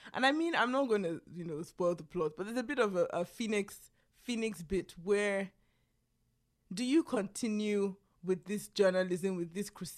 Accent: Nigeria; now in United States; I say this sitting from America, but like, just as a Nigerian, I feel like we can't stop at the first attempt.

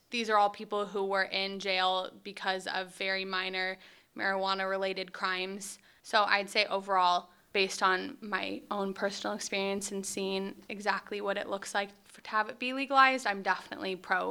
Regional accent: Seattle, Washington, United States; the main one being that I'm from Seattle, Washington, and marijuana has been legal there for a bunch of years now

